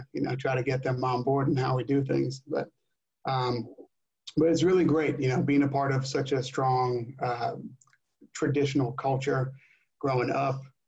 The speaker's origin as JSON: {"language": "English", "region": "New Jersey", "country": "United States", "tie": "born or raised there", "said": "Growing up in New Jersey, wrestling is that's life."}